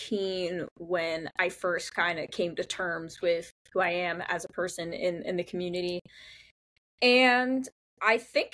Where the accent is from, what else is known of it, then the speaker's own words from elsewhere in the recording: New Jersey, United States; So I grew up in New Jersey, North Jersey specifically, where we say Taylor ham, not pork roll, which is a delicacy here, just so you guys know. I grew up in the suburbs, so I'm a suburban girl, I'm a suburban kid